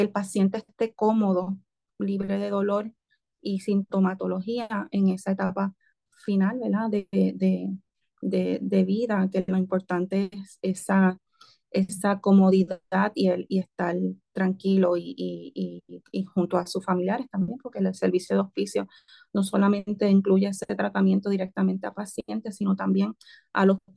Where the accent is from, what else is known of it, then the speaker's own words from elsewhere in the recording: Puerto Rico; yo soy de aquí de Puerto Rico, ¿verdad?